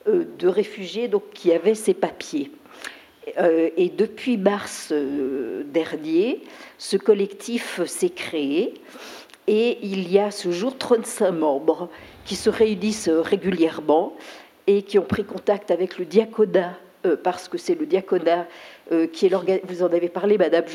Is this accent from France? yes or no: yes; Bordeaux, Nouvelle-Aquitaine, France; Donc je viens de Bordeaux